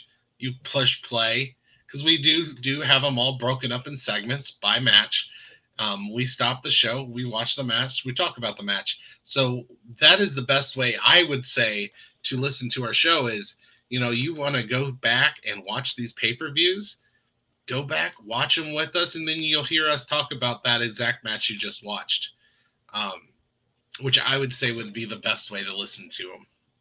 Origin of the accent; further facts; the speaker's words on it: Ohio, United States; I'm not from Cincinnati. I'm just a big Cincinnati fan. I'm from Ohio, and I'm like almost 3 hours away from Cincinnati.